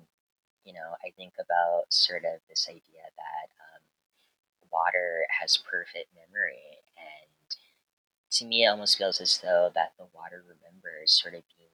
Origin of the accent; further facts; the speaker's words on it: Virginia, United States; I know I'm a Southerner. I'm from the South, from Virginia. My family's from South Carolina.